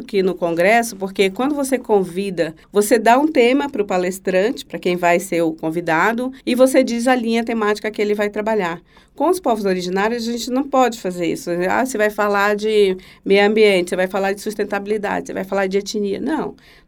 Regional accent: Manaus, Amazonas, Brazil; now in Santa Catarina, Brazil; Isso, sou de Manaus. E por conta de ser amazonense

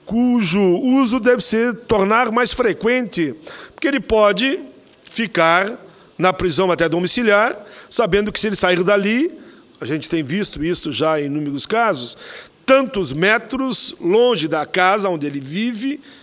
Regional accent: Canoas, Rio Grande do Sul, Brazil; lá na minha cidade, em Canoas

